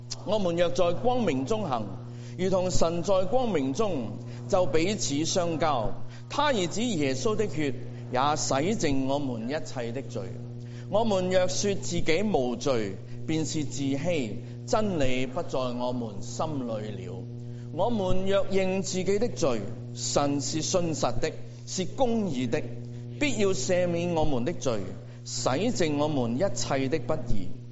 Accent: Hong Kong; 这些是我们香港人即是集体回忆的一部分

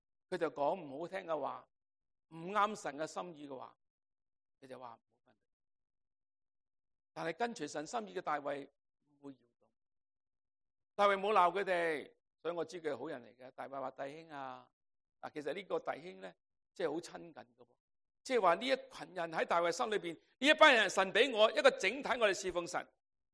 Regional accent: United States; now in Canada; 我系美国人嘅现眼报啦。

